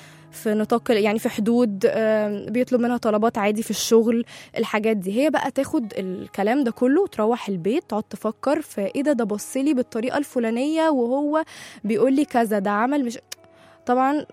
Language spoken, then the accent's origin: Arabic; Alexandria, Alexandria Governorate, Egypt; تعرف انا كمان من اسكندرية؟